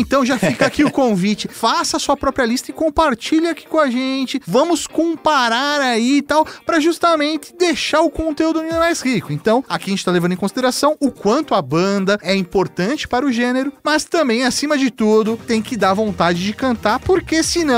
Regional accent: São Paulo, Brazil; Mas pra nós que somos aqui do Grande ABC, a gente se sente, é quase uma extensão, né?

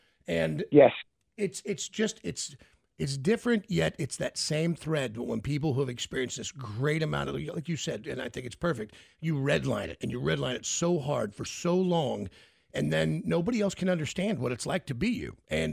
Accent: United States; based on our normalcy bias as how we grew up in the United States.

